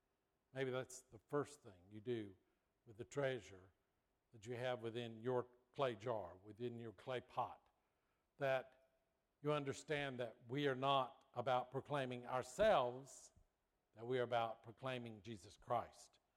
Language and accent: English; Marietta, United States; I grew up in Marietta. That was pretty rural. We had a farm, but nobody ever said anything about stand hitched.